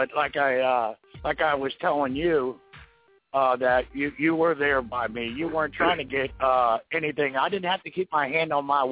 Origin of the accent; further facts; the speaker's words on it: Fort Lauderdale, Florida, United States; Yeah, Kenny. … I'm from Fort Lauderdale, Florida.